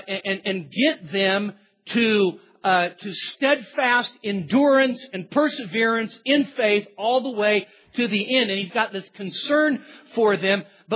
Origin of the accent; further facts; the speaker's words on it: Marysville, California, United States; born there; also born or lived in Yuba City; I was born in Marysville, lived in Yuba City, loved